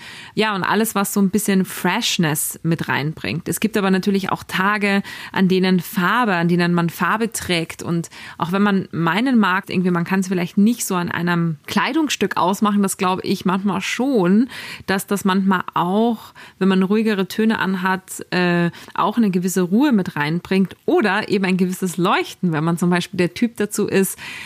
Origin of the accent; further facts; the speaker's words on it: Salzburg, Austria; now in Hamburg, Germany; Mei Moni, es ist so, so nett, eine Stimme aus meiner Heimat zu hören. Ich grüße dich ganz, ganz lieb. Liebste Grüße aus Hamburg ins schöne Salzburg.